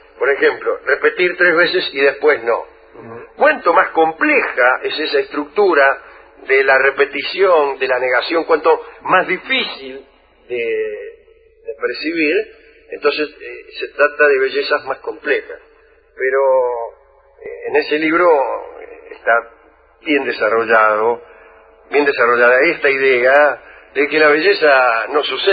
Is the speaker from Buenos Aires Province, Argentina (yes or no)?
yes; Martínez, Buenos Aires Province, Argentina; soy de Martínez